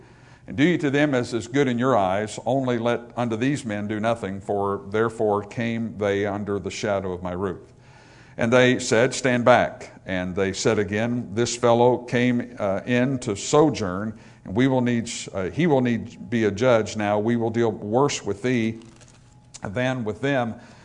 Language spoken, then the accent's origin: English; United States; I'm an American, more is always better, you know